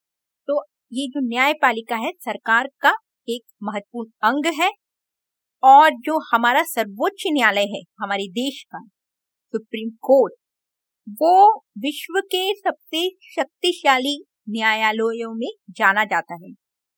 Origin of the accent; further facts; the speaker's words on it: Mumbai, Maharashtra, India; मैं मुंबई से हूँ